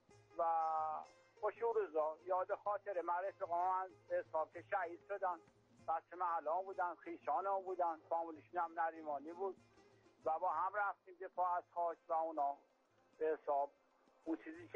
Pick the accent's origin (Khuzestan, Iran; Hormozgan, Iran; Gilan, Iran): Gilan, Iran; now in Tehran, Iran; من اهل گیلانم و فعلا ساکن تهران هستم.